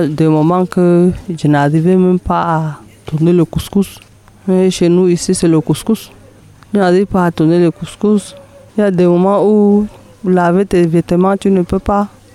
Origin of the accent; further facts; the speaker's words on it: Tokombéré, Far North, Cameroon; born there; je suis née à Tokombéré en 1975, je suis ménagère.